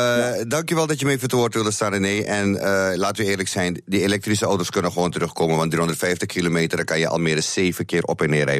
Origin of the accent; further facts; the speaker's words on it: Almere, Flevoland, Netherlands; Nee, kijk, als Almeerder probeer ik niet te verdedigen